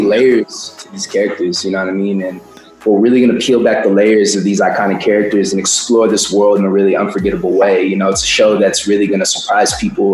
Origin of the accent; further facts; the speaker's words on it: Kansas City, Missouri, United States; I was driving on 71 in Kansas City, Missouri, my hometown, and I was just thinking about the show